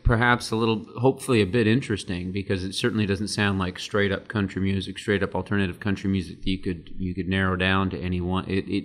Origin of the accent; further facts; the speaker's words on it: Yarmouth, Nova Scotia, Canada; I grew up in Yarmouth, Nova Scotia, which is the very end of the province on the South Shore.